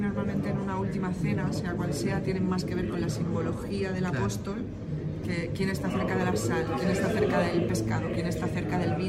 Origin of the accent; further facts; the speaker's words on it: Spain; Entonces a mí como mujer española me resulta muy chocante ver un pretzel en un dibujo medieval.